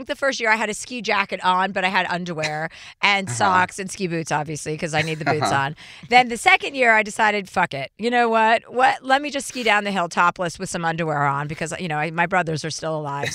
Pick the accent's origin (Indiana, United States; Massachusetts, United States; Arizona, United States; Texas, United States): Massachusetts, United States; Martha's Vineyard; Because I grew up in Martha's Vineyard and I ate fried clams and escargot and all the like mussels since I was a little girl